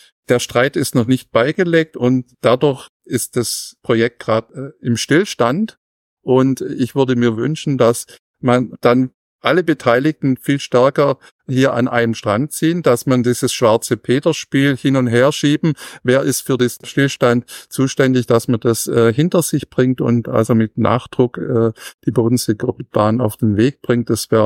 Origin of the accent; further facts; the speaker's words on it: Kluftern, Baden-Württemberg, Germany; für uns Klufterner, ich komme ja aus dem Stadtteil Kluftern